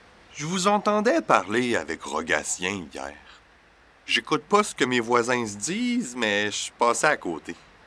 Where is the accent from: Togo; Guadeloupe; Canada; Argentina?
Canada; Quebec; Moi, je viens de la Gaspésie.